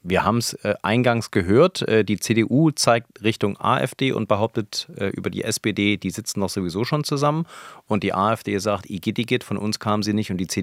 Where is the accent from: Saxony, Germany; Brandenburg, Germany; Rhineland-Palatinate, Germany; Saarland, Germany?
Brandenburg, Germany; born there; ich bin selber gebürtiger Brandenburger.